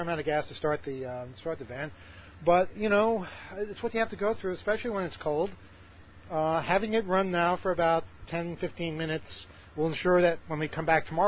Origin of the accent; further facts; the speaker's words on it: Queens, New York, United States; You know, I grew up in Queens. We didn't have a castle. We didn't have any castles.